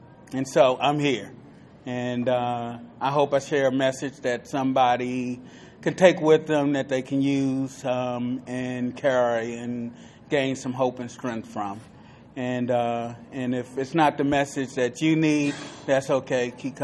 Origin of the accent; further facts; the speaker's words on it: Frederick, Maryland, United States; I'm an addict from Frederick, Maryland.